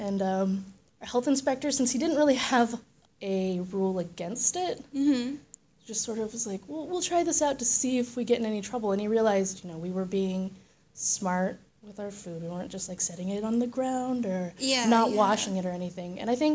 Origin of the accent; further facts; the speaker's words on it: Missouri, United States; Yeah, I'm from Missouri, and my mom is from Thailand